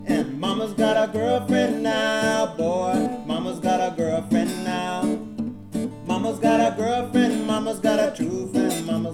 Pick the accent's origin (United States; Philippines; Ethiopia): United States; Claremont; And you know, I'm from Claremont, man. That happens all the time.